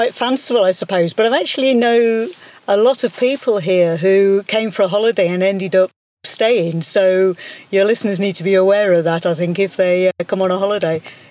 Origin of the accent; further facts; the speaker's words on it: England, United Kingdom; now in Spain; And we'd been looking for a while to move away from England. We're both English, myself and my husband.